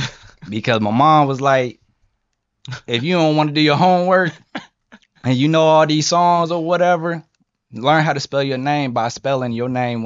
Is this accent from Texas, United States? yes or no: no; Anderson, Indiana, United States; I'm from Anderson. So he signed I wanna say one person from Indianapolis.